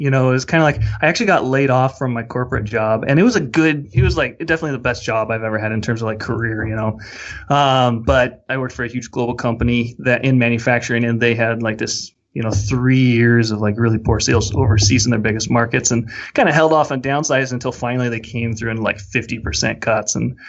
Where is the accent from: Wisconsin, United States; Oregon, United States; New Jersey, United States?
Oregon, United States; Roseburg; I grew up in Oregon on the west side, kind of southern Oregon, Roseburg area. And I grew up hunting and fishing up in the Cascade Mountains in the Umpqua River Valley.